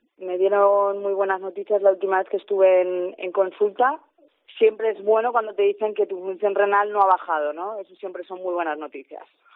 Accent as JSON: {"language": "Spanish", "country": "Switzerland", "lives_now": "Castellón, Spain", "said": "yo vengo de Suiza. He estado, bueno, soy suiza y española y después de 15 años en Suiza decidimos mi marido y yo venirnos a Castellón y llevamos 4 años aquí."}